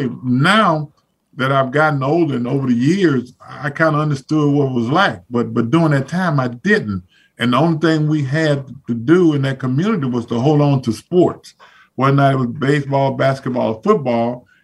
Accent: Zachary, Louisiana, United States; So, you know, Zachary going to always be my home.

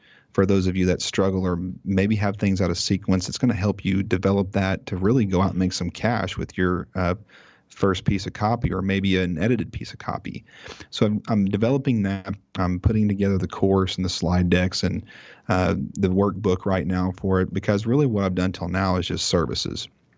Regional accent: Oklahoma, United States; I'm from Oklahoma, for those of you that don't know. There's a big grudge there.

